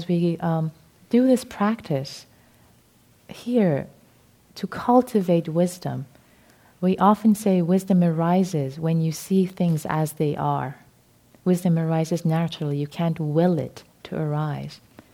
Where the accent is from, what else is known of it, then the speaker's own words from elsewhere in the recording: Iran; English is a second language; I was raised in Iran, and large families and extended families are common.